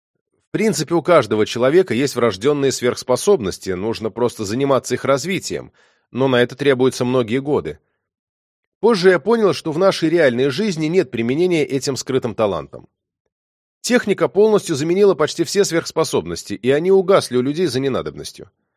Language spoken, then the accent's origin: Russian; Russia; born there; Я родился в России, в простой семье, учился в школе, работал, получил 2 высших образования.